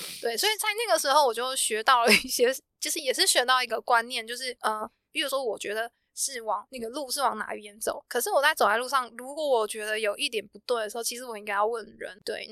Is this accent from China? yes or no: no; Taiwan; 然后我们就说不是，我们是台湾人。